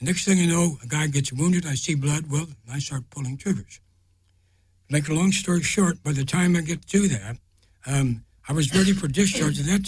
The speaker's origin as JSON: {"language": "English", "town": "Indianapolis", "region": "Indiana", "country": "United States", "tie": "born or raised there", "said": "No, I grew up in Indianapolis, Indiana."}